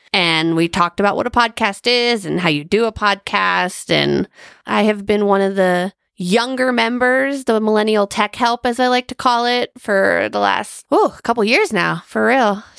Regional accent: Ohio, United States; moved away; at 35, I'm not sure I know who I am yet, guys. I grew up in Ohio. I moved out here in 2012

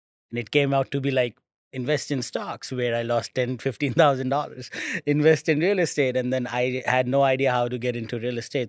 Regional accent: India; moved away; So we are from India originally. I was born in, we both were born in India. We came here around like 10 years ago.

